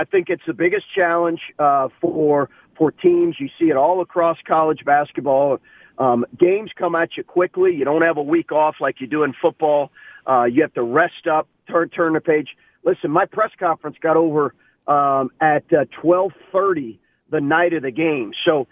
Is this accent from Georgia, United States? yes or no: no; Lexington, Kentucky, United States; And, you know, we grew up in Lexington, Kentucky.